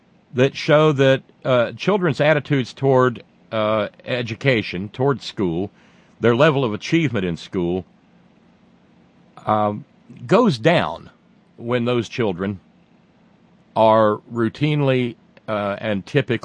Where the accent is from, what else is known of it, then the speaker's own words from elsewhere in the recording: Alabama, United States; I was very fortunate growing up in Alabama to grow up in what was at the time, for a place in the Deep South, a rather progressive place.